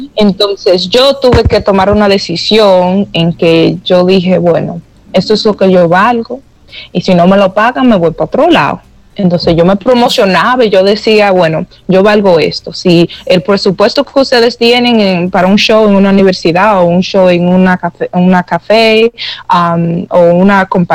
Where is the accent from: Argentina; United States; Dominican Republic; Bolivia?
United States; New York; yo crecí en Nueva York sin familia.